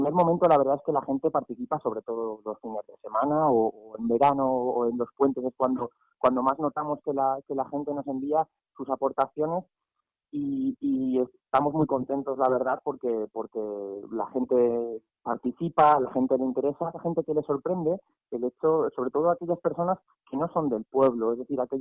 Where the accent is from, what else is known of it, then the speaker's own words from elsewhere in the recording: Segovia, Castile and León, Spain; varios de los integrantes somos de Segovia, y es verdad que comenzamos en pueblos más pequeñitos de Segovia